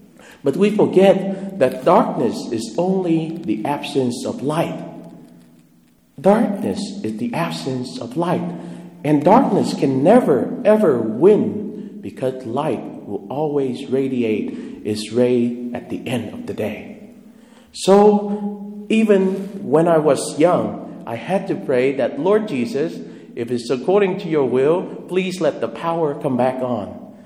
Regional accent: Vietnam; moved away; When I grew up in Vietnam, there were times that my parents were working day and night that I had to learn from the young age to take care of my little young brother.

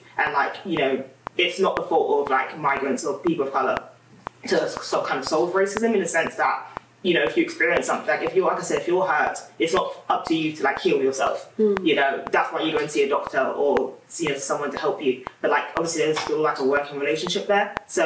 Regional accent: London, United Kingdom; moved away as an adult; now in Ireland; you can tell from my accent, I'm from England.

